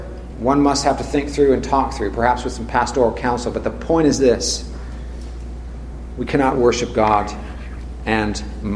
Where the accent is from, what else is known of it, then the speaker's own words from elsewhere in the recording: California, United States; Now, I'm from California. I don't get excited about trucks, okay?